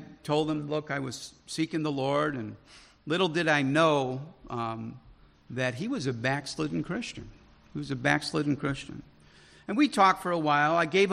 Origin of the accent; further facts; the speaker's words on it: Chicago, Illinois, United States; I'm from Chicago, man. I don't trust anybody, you know.